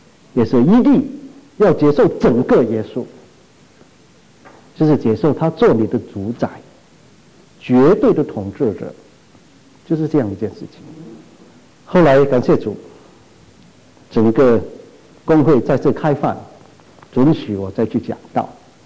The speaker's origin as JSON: {"language": "Chinese", "country": "China", "said": "我们在中国一向我们的宗教的思想就是中国人很实际的"}